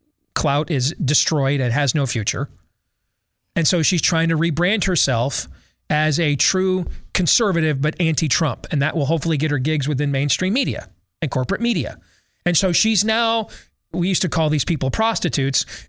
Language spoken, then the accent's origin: English; United States; Because I want one, and I'm an American.